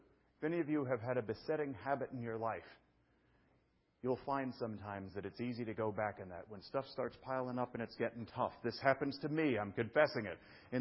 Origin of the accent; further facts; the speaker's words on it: New York, United States; I'm a guy, I was raised in New York, and I go back home sometimes, and it's weird.